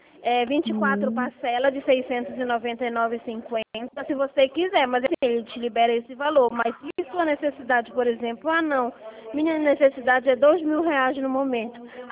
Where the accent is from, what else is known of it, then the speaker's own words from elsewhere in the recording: Curitiba, Paraná, Brazil; Paraná, Curitiba.